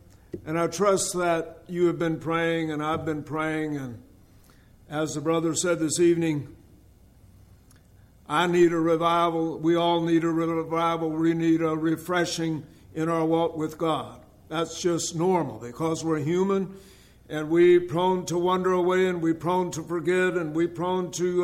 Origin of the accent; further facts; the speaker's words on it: Montezuma, United States; from Montezuma.